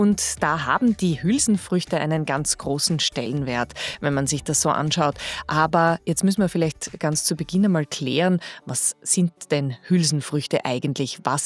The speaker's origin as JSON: {"language": "German", "country": "Austria", "said": "Und das sind jetzt alles Gewächse, die bei uns in Österreich gedeihen?"}